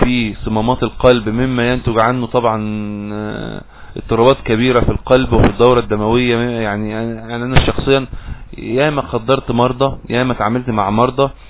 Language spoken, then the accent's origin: Arabic; Egypt; يعني سداح مداح زي ما بنقول عندنا في مصر